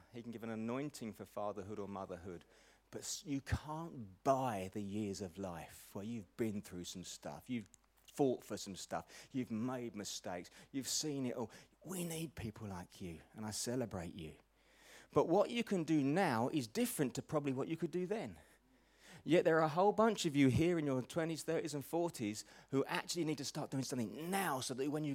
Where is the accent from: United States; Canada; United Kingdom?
United Kingdom; Chelmsford, East of England; born there; And I was born in Chelmsford, so it's my local club.